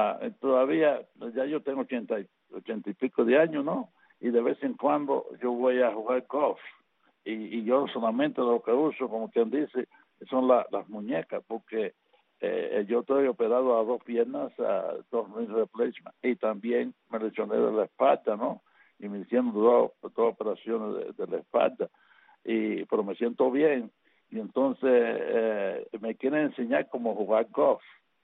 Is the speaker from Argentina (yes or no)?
no; Cuba; Yo vine de Cuba bien flaquito.